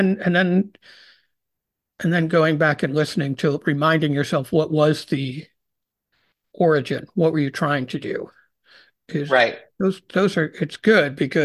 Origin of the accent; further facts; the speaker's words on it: Rochester, United States; for me, I grew up in Rochester.